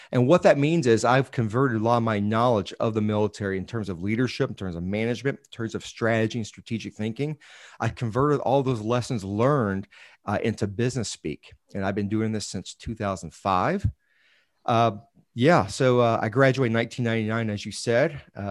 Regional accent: Florida, United States; meaning I was from Florida, so I got in-state tuition and I went to National Guard training.

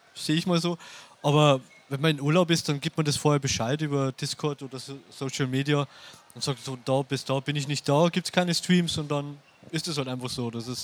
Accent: Regensburg, Bavaria, Germany; Aus Regensburg, Bayern.

